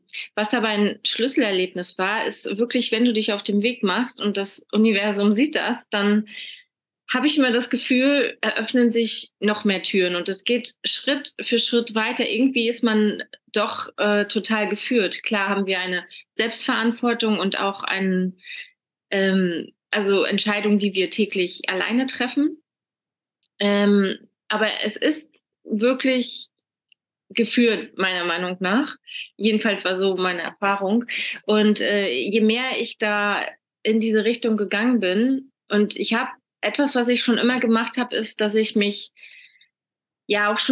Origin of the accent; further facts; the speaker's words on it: Mecklenburg-Vorpommern, Germany; ich bin aufgewachsen im Restaurant meiner Eltern da in Mecklenburg